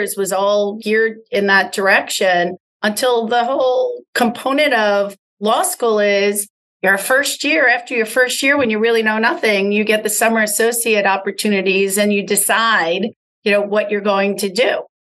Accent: New York, United States; born there; So David, I was born in New York on Long Island, and my mother was an immigrant from the United Kingdom

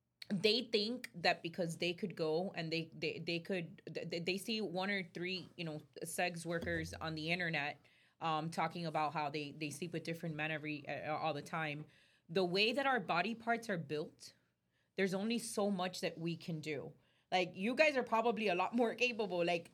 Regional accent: Miami, Florida, United States; Like, we grew up in Miami.

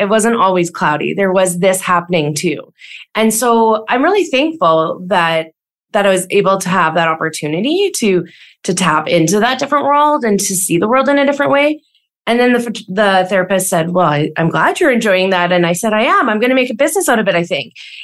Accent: Saskatchewan, Canada; So I grew up in Saskatchewan. So that is, I think, like a big root of who I am, right? Like small town, small atmosphere, chatting with everybody

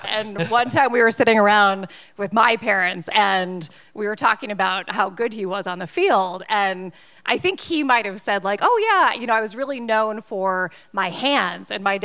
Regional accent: Bloomington, Minnesota, United States; So I'm actually from a suburb of Minneapolis, Minnesota. I'm from Bloomington.

